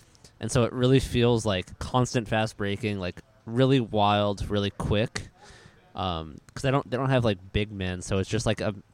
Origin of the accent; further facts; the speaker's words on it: Los Angeles, California, United States; I would say that a lot of my childhood shopping was spent in the Glendale Galleria.